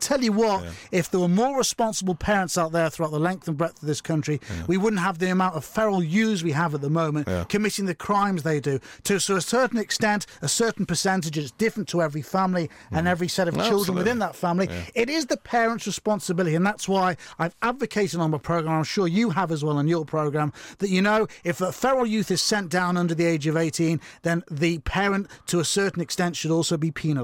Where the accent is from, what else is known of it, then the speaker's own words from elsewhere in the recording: Liverpool, North West England, United Kingdom; because I'm living back in my hometown, Liverpool